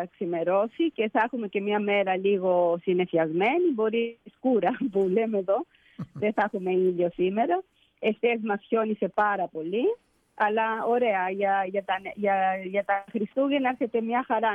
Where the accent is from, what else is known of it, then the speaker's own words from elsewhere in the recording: Montevideo, Uruguay; Γεννήθηκα στο Μοντεβιδέο, ναι, στην Ουρουγουάη. Εκεί μεγάλωσα, εκεί τα πάντα, η ζωή μου, έτσι.